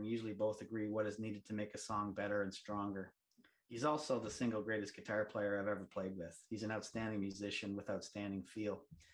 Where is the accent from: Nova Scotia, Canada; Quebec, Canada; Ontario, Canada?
Nova Scotia, Canada; We grew up together in Nova Scotia and played music together as kids.